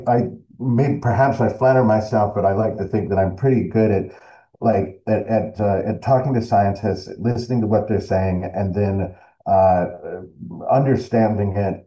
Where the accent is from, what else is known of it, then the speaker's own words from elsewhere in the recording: Colorado, United States; My whole family is from Arkansas, many generations back. You know, I grew up in Colorado, but both of my parents are from Arkansas.